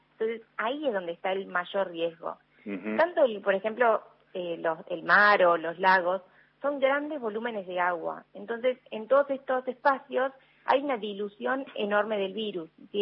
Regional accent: Argentina; Yo sé que somos argentinos

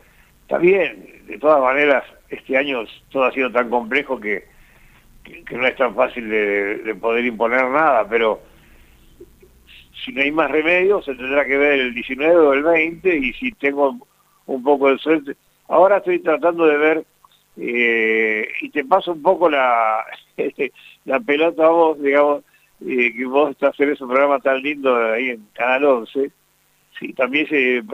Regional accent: Buenos Aires, Argentina; also born or lived in Salta; Nacido en Salta, sí, sí. Pero malcriado en Buenos Aires.

